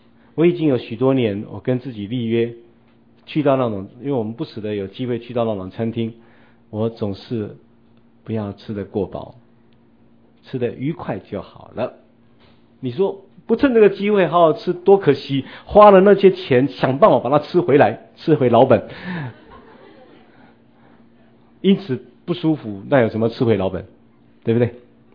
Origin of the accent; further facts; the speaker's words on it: Taiwan; 以我们台湾人我对人性的认识